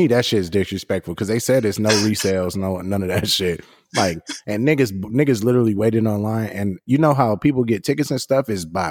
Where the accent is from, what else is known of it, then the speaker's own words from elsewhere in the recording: Detroit, Michigan, United States; well, I'm from Metro Detroit